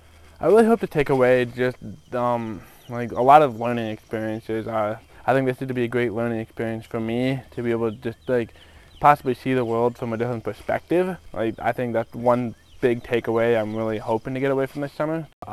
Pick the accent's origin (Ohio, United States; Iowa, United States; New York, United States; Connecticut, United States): Iowa, United States; Manchester; I'm from Manchester, Iowa.